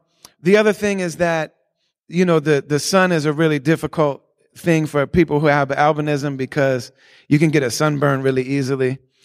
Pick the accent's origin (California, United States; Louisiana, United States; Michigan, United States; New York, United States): Michigan, United States; When I was a little kid, I grew up in the Midwest in the 80s. In little cities, we moved almost every year to different little cities throughout Michigan.